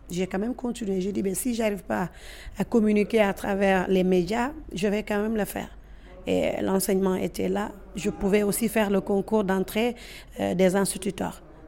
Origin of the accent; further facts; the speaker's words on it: Senegal; also born or lived in Kédougou; je suis née à Kédougou, mais je n'ai pas grandi un peu à Kédougou, j'ai fait un peu le Sénégal, le tour du Sénégal.